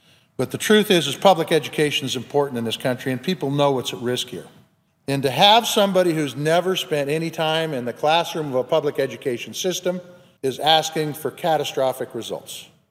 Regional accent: Big Sandy, Montana, United States; My school system in my hometown of Big Sandy has about 175 kids, and that is not an exception for Montana.

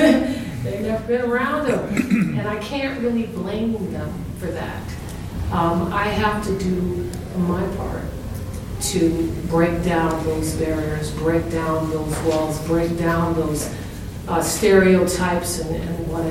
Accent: Westchester, New York, United States; I lived, I was born and raised in New York, Westchester, New York, sort of upstate.

